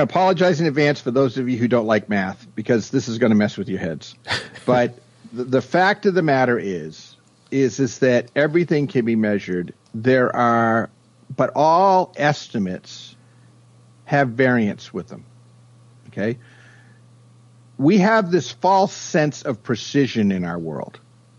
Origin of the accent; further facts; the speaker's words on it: Maine, United States; I'm originally from Maine, the state of Maine, and we have a saying there.